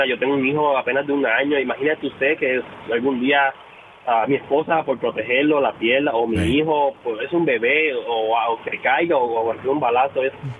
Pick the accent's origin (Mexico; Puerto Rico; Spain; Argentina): Puerto Rico; Yo soy originario de Puerto Rico.